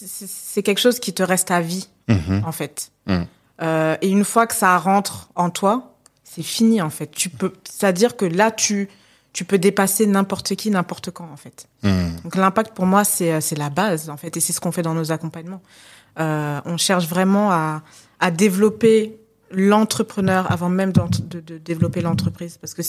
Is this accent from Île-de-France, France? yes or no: yes; Montrouge, Île-de-France, France; moved away as an adult; now in Senegal; Moi, je suis née à Montrouge. Voilà, j'ai grandi à Montrouge. Et à 21 ans, j'ai décidé de tout claquer pour aller vivre au Sénégal.